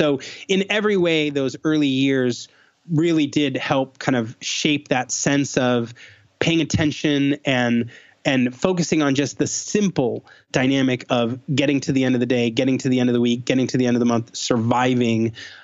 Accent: Tucson, Arizona, United States; born there; I was born in Tucson, Arizona, and the University of Arizona is there.

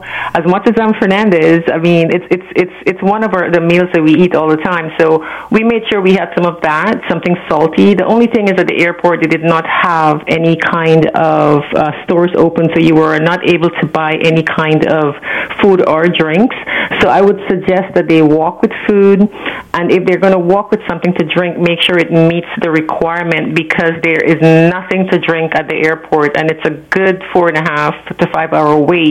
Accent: Herstelling, Demerara-Mahaica, Guyana; I'm from Herstelling originally, right before Providence.

